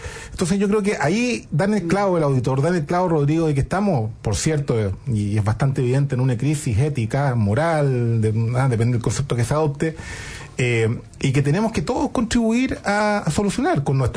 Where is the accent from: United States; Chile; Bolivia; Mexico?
Chile; como somos todos los chilenos